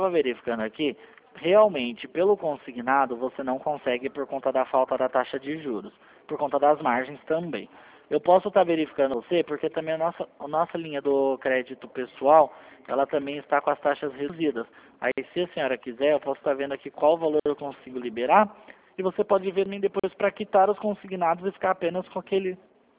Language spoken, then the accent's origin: Portuguese; Sorocaba, São Paulo, Brazil; Eu sou daqui de Sorocaba.